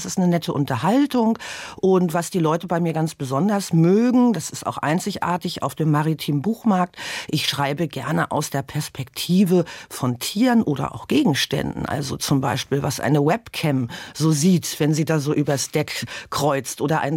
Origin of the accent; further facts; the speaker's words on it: Baltic coast, Germany; Ich bin an der Ostsee aufgewachsen, mich haben Schiffe schon immer fasziniert.